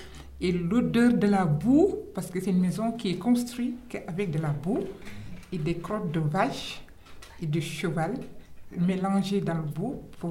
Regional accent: Senegal; born there; parce que nous on est nés au Sénégal

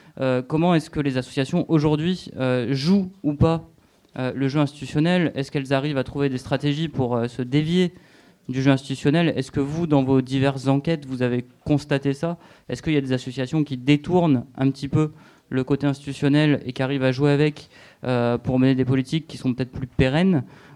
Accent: Marseille, Provence-Alpes-Côte d'Azur, France; je reprends Marseille parce que c'est là d'où je viens et c'est là où j'ai un peu expérimenté ça

